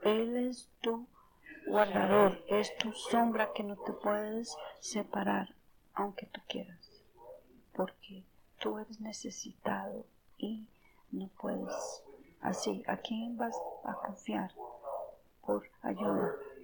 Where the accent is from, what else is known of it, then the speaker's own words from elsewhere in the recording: Phoenix, Arizona, United States; Y yo soy también de Phoenix, Arizona, y yo sé lo que es la sombra cuando me protege.